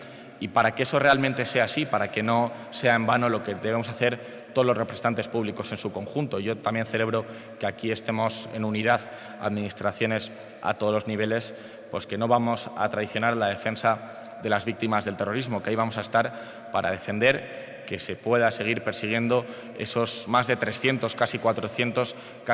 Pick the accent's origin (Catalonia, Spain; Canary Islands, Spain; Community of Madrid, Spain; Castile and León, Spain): Castile and León, Spain; Burgos; incluso también de mi ciudad natal, Burgos.